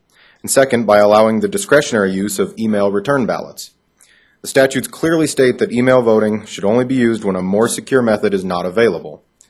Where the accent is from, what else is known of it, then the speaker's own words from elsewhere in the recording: Pueblo, Colorado, United States; I'm from Pueblo, Colorado.